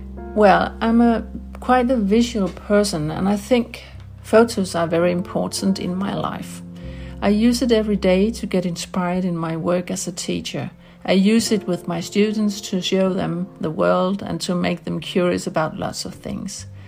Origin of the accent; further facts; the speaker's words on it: Denmark; from Denmark.